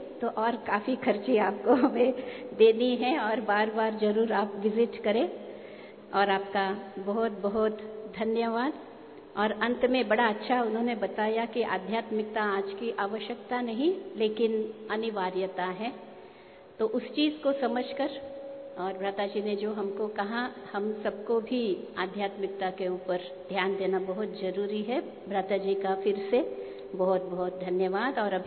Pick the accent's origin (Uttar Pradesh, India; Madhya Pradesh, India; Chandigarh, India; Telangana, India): Telangana, India; Hyderabad; और मैं हैदराबाद से हूँ